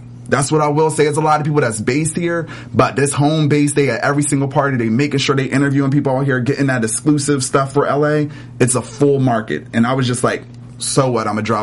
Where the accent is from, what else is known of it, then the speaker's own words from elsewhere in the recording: Philadelphia, Pennsylvania, United States; also born or lived in New York; Well, I'm from Philly.